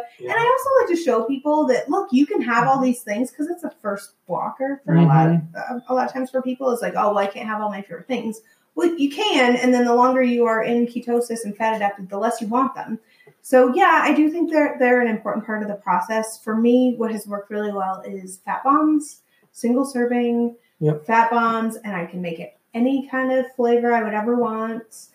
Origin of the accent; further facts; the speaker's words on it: Anchorage, Alaska, United States; I'm originally from Anchorage, Alaska, and my dad still fishes every year.